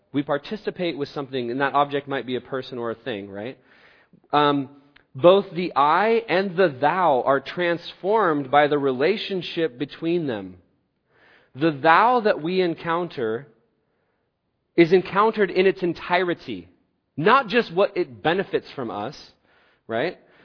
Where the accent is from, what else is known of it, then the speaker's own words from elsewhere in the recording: Oregon, United States; we're from Oregon, so we see a tree